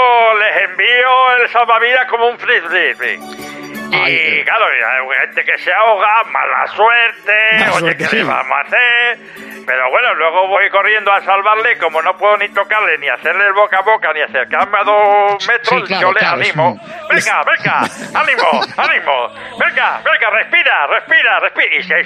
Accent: Barbate, Andalusia, Spain; yo soy de Barbate, pero no te llamo desde Barbate. Yo te llamo desde otra bonita localidad de España.

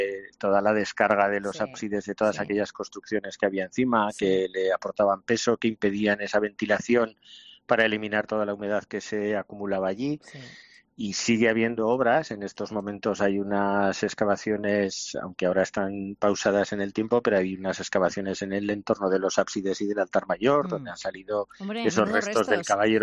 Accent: Huesca, Aragon, Spain; born there

